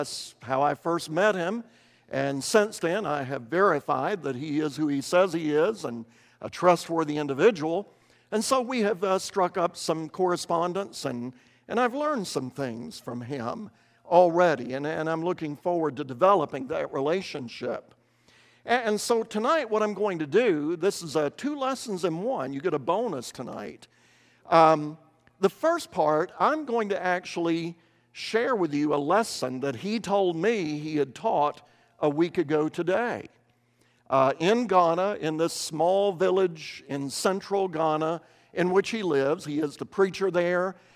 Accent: Kentucky, United States; I told people that I was from Kentucky.

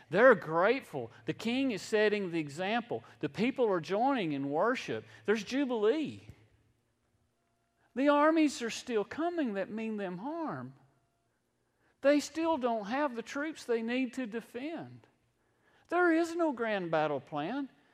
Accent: Irwin, Pennsylvania, United States; And I keep wanting to say heathen. I got to put that R in there. I'm from Irwin. Heathen.

